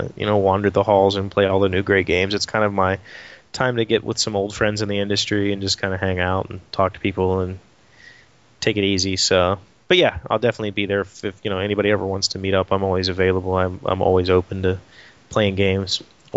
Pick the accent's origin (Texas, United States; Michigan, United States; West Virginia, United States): West Virginia, United States; Well, I am from West Virginia, so.